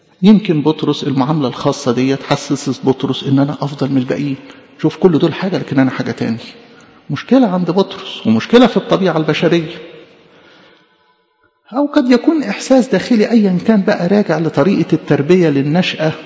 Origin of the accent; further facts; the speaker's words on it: Egypt; احنا كمصريين مالناش فضل